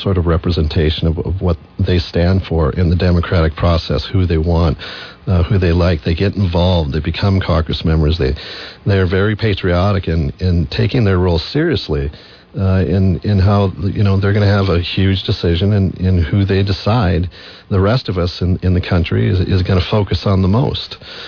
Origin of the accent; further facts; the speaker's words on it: Minnesota, United States; this old political bug that I have from growing up in Minnesota with a close relationship with the Mondales got back to me.